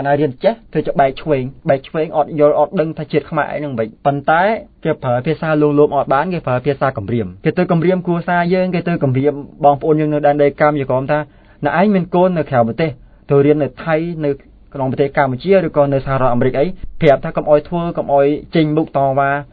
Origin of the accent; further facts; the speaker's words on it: Mekong Delta, Vietnam; ដូចជារូបខ្ញុំមកពីកម្ពុជាក្រមបន្ទាន់ហ្នឹង